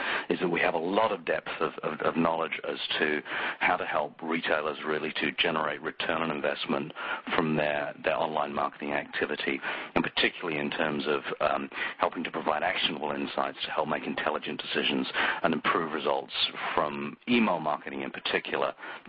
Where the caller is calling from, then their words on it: London, United Kingdom; The EMEA part of my job title means that I'm speaking from London